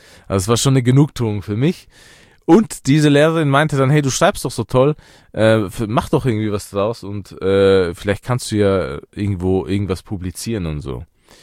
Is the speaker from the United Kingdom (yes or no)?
no; Afghanistan; first language Dari; German is a second language; Erste, das ist meine Muttersprache, die ich damals schon eigentlich fließend beherrscht habe. Ich kann auch Pashto, aber meine Muttersprache ist Dari. Und ja, es ist das halt auch Lingua Franca in Afghanistan, sag ich mal.